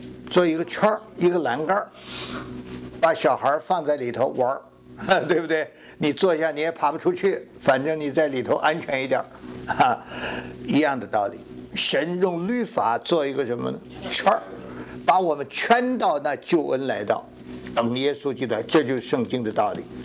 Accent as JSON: {"language": "Chinese", "country": "China", "said": "所以我们中国人把皇帝当作什么呢？祖先"}